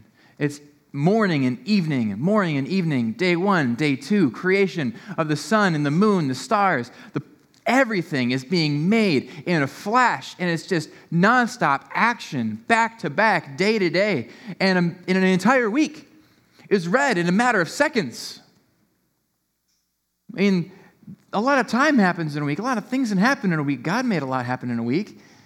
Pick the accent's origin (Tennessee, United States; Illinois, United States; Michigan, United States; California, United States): Michigan, United States; I'm from Michigan, but I like using y'all, so how are y'all?